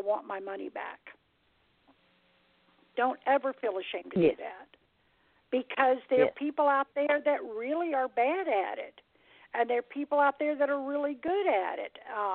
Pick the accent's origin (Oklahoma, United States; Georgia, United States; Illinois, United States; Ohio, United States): Georgia, United States; Atlanta; See, I'm a white girl from Atlanta, Georgia, okay? And I was raised in the Bible Belt